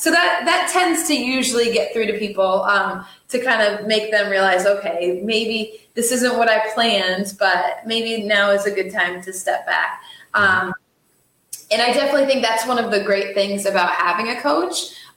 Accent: Vermont, United States; I'm from Vermont. And so that's my home state. And, I actually grew up relatively close to where, the Vermont 100 takes place.

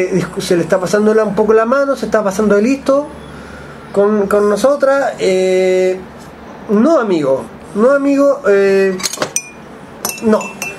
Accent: Chile; porque también somos chilenas, vivimos en el mismo Chile que todos ustedes

